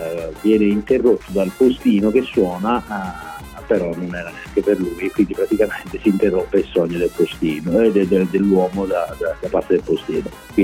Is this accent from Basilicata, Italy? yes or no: yes; Basilicata, Italy; moved away as an adult; also born or lived in Milan; Sono nato in Basilicata, sono cresciuto in Basilicata, sono stato 20 anni in Basilicata e 20 anni in Milano.